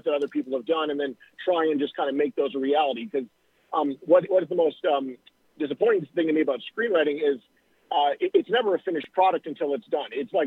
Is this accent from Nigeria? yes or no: no; Canada; now in Los Angeles, United States; So I live in Los Angeles. Like I mentioned, I'm from Canada originally